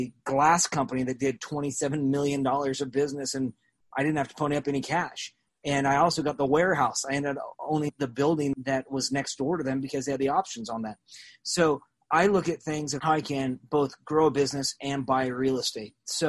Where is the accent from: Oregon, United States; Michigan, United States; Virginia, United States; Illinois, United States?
Oregon, United States; Salem; So, I grew up in Salem, Oregon, and went to public school, didn't have anything really special, did some private school when I was little